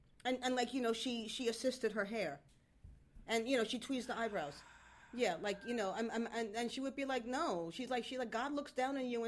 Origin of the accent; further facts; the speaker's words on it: Puerto Rico; I'm Puerto Rican American, but so we're Caribbean.